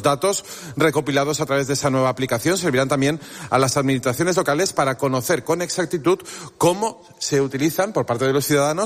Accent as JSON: {"language": "Spanish", "town": "l'Alfàs del Pi", "region": "Valencian Community", "country": "Spain", "said": "Bienvenido, ¿verdad? Por cierto, a mi pueblo."}